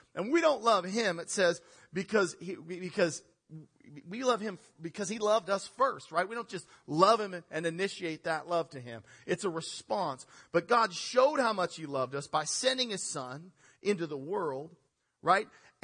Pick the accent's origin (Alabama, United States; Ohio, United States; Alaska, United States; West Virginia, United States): Alaska, United States; Nikiski; I was a commercial fisherman growing up in Nikiski.